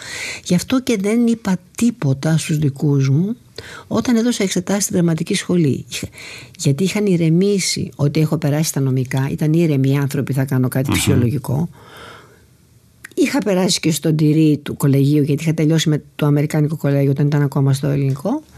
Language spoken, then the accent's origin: Greek; Thessaloniki, Central Macedonia, Greece; born there